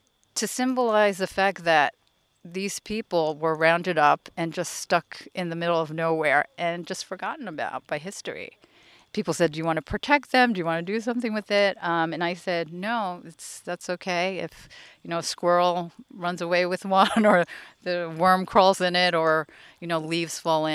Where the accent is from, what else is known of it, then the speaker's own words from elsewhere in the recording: United States; growing up in America, I didn't really learn about what happened to these people.